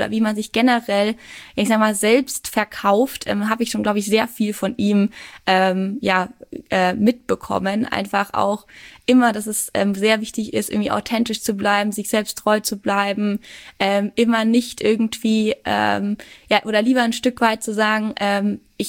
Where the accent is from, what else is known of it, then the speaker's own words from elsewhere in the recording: Würzburg, Bavaria, Germany; now in Regensburg, Germany; Ich bin ja ursprünglich aus Würzburg und bin dann nach Regensburg gekommen wegen meiner Beziehung